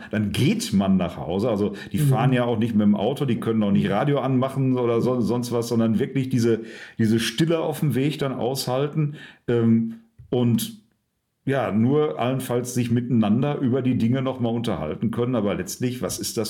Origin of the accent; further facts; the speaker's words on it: North Rhine-Westphalia, Germany; Und wie ja manche wissen, komme ich ja ursprünglich aus dem Ruhrgebiet